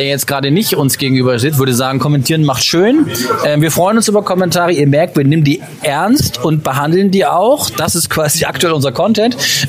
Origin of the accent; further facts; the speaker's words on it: Germany; born there; Ich bin am Wasser geboren. Ja. Am Weserstrom bin ich geboren.